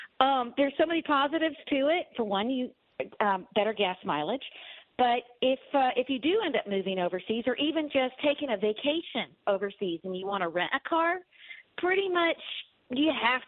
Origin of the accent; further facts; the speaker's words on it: Dallas, Texas, United States; now in France; No, I'm actually calling from France. But I'm originally from Dallas, Texas.